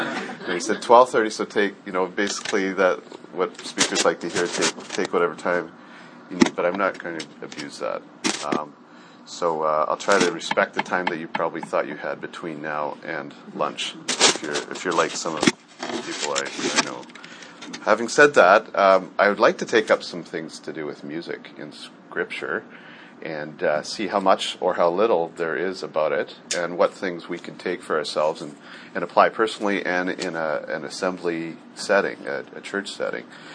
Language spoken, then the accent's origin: English; British Columbia, Canada; I came from Northern BC, okay, so when I say BC, often people think, oh, Vancouver, no snow